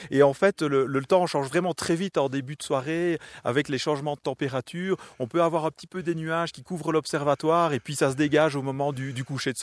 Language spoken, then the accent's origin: French; Belgium; also born or lived in Chile; now in Morocco; Je suis un Belge du bout du monde, c'est vrai. J'adore retourner sur ces endroits dans lesquels j'ai vécu, notamment le Chili. J'y retourne tant que c'est possible, et ici également, maintenant au Maroc depuis quelques années.